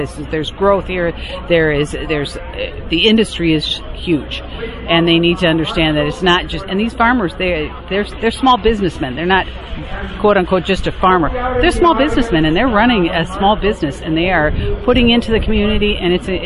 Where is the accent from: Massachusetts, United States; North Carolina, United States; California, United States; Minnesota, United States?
Minnesota, United States; Painesville; I'm from Painesville, Minnesota, and it is really important.